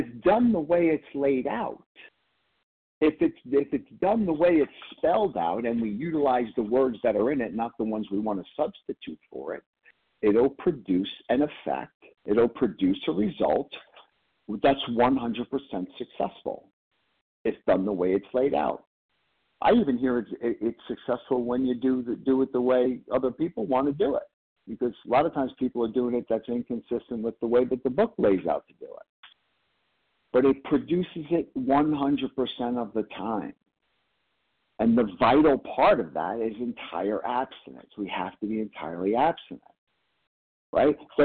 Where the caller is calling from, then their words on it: Pennsylvania, United States; Good morning, Kelly. I'm calling from Pennsylvania